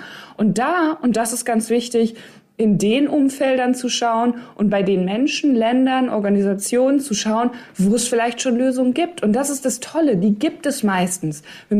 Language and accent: German; North Rhine-Westphalia, Germany; Ich komme ja aus Ostwestfalen, Lippe, also OWL.